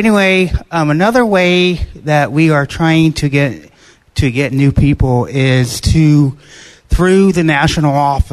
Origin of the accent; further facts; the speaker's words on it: Kokomo, Indiana, United States; We got my hometown of Kokomo on the board still